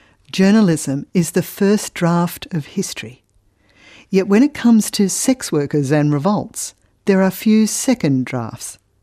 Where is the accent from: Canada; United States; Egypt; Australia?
Australia; New South Wales; In my home state of New South Wales